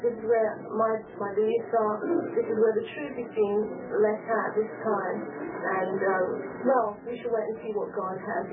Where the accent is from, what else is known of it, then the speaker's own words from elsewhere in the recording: London, United Kingdom; Well, yes, you know, as I said, I'm from London, England, and what happened last Sunday really surprised me.